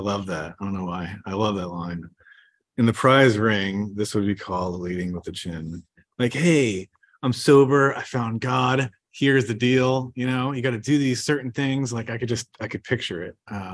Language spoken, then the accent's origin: English; Pennsylvania, United States; now in Maryland, United States; I'm from Pennsylvania. I came here from Maryland.